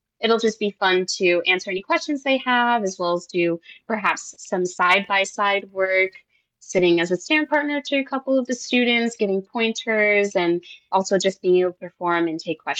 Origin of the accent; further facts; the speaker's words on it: Boston, Massachusetts, United States; So Project Step, the program that I grew up in Boston, is sort of a microcosm of Sphinx in the Boston area.